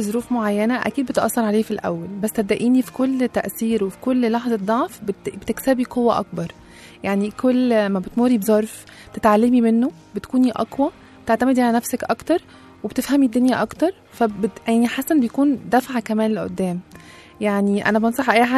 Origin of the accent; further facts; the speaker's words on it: Alexandria, Alexandria Governorate, Egypt; now in Cairo, Egypt; انا فعلا من اسكندريه وجيت هنا عشت في مصر، ويعني انا اعتبر هنا لوحدي في مصر يعني من غير عيلتي،